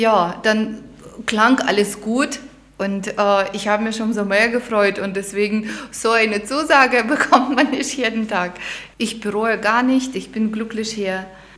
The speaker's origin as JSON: {"language": "German", "country": "Belarus", "also_born_or_lived": "Kazakhstan / Moscow, Russia", "second_language": "German", "moved": "as an adult", "lives_now": "Germany", "said": "Ich komme aus Weißrussland, bin in Kasachstan geboren, in Moskau studiert. Ich habe in verschiedenen Ländern schon gelebt, bin multikulturell unterwegs"}